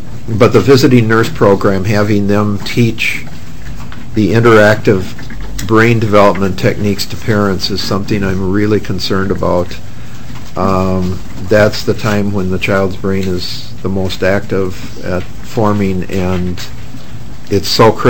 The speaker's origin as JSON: {"language": "English", "country": "Ireland", "said": "My whole life, I'm Irish."}